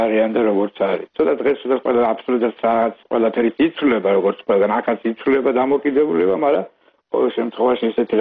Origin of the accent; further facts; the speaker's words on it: Tsinandali, Kakheti, Georgia; მე ბავშვობა წელი კახეთში მაგ გატარებული და და ჩემი იყო წინანდლი და და წელი ჩემი ბავშვობა წინანდალში მაგ გატარებული